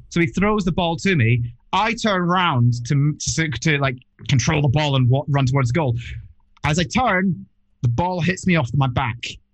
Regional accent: Leith, Scotland, United Kingdom; I was brought up in Leith, and I didn't quite fit

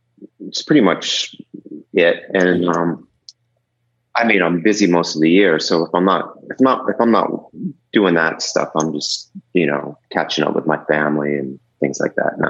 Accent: Los Angeles, California, United States; In LA, in the San Fernando Valley.

